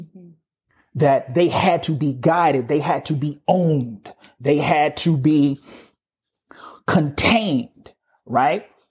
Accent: Illinois, United States; ironically from my home state, Otto Kerner, who was a senator from Illinois

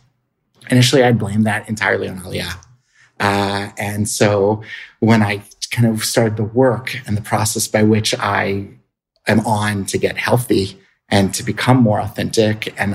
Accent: Atlantic City, New Jersey, United States; So I grew up in Atlantic City, New Jersey, which was not a very rich Orthodox community, but it was a very intensive Holocaust survivor community.

